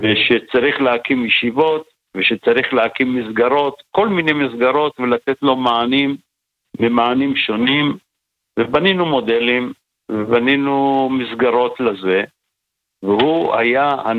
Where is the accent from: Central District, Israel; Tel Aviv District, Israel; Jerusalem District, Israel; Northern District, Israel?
Central District, Israel; Kfar Saba; אני גדלתי בכפר סבא, עיר של מפאי.